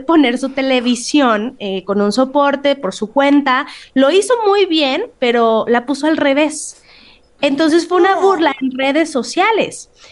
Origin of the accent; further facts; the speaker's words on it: Mexico; como mexicanos que nos encanta el pan dulce, pues se agradece.